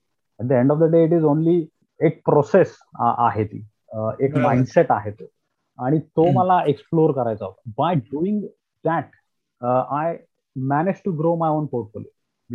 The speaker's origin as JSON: {"language": "Marathi", "town": "Pimpri", "region": "Maharashtra", "country": "India", "tie": "born or raised there", "also_born_or_lived": "Pune", "said": "मी मूळ पुण्याचा आहे पण नंतर आम्ही बाबा जॉबसाठी वगैरे इथे पिंपरीला मूव्ह झालो. शाळा माझी पिंपरीमध्ये होती. मी टाटा मोटर्स विद्यानिकेतन स्कूल मध्ये माझं एज्युकेशन झालं कारण बाबा टेल्कोला कामाला होते. इथे 2003 मध्ये आलो."}